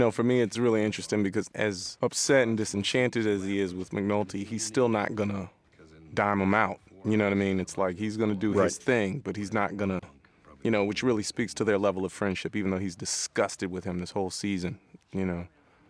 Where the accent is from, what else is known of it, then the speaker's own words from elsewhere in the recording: Silver Spring, Maryland, United States; I'm from Silver Spring. While we're shouting out Maryland folks.